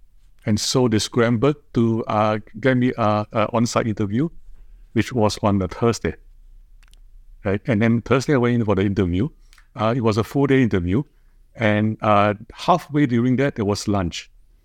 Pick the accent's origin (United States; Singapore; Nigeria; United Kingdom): Singapore; So I grew up in Singapore, and I was a smart kid.